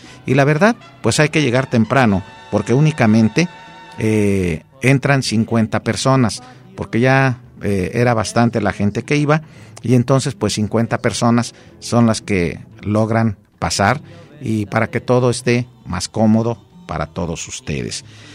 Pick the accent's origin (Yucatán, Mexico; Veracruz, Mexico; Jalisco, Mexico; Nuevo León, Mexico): Jalisco, Mexico; Ocotlán; moved away; trato de escuchar el programa y de sentirme allá, en mi tierra, en ese Ocotlán que tuve que dejar